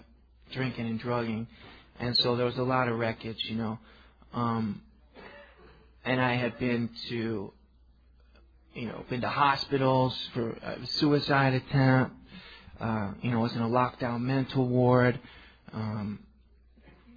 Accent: New York City, New York, United States; I'm from the East Village in New York.

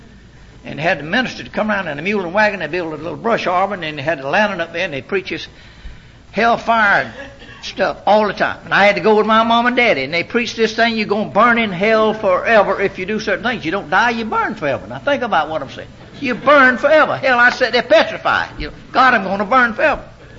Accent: Georgia, United States; I was raised up in South Georgia town now on a one-horse farm.

